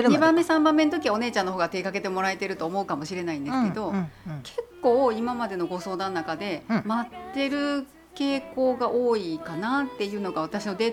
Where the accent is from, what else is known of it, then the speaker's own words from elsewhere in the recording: Kansai, Japan; まあ、関西人だからかもしれませんけどね。